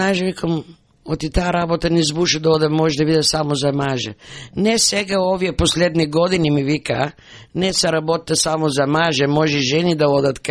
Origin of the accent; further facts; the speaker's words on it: Strumica, Southeastern, North Macedonia; now in Australia; Јас сум од Срумичко, од голема фамилија, јас бек 10-та во фамилијата